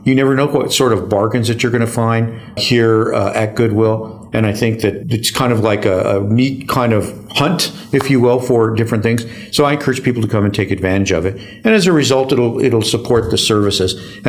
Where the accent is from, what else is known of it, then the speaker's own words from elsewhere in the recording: Albuquerque, New Mexico, United States; also born or lived in Taos; So I'm originally from Taos, New Mexico. I've lived in Taos, oddly enough, though, only the first 6 years of my life. We moved to Albuquerque.